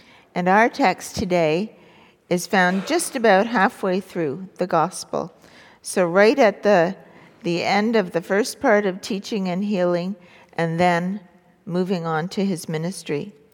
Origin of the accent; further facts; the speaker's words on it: Montreal, Quebec, Canada; When I was a child, growing up in Montreal, I had a very small family.